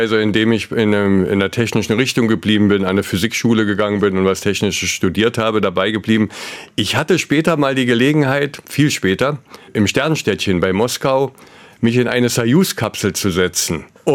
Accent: Brandenburg, Germany; Brandenburg war, ist und bleibt mein Heimatland.

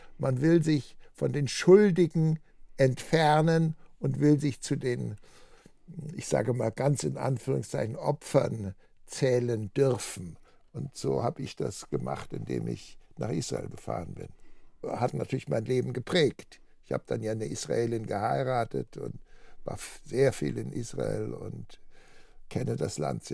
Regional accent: Munich, Bavaria, Germany; also ich bin ja in München aufgewachsen

